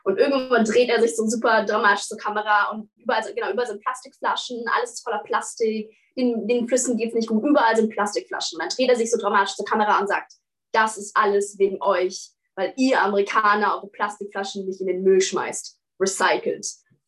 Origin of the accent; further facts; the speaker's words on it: Berlin, Germany; ich bin 19. Ich komme aus Berlin